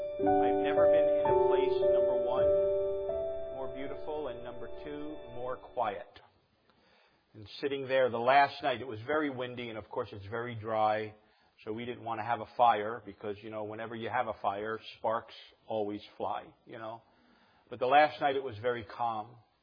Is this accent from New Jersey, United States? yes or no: yes; New Jersey, United States; Now, even though I'm from New Jersey, I often take a lot of heat being from Jersey. And no one in New Jersey says Jersey.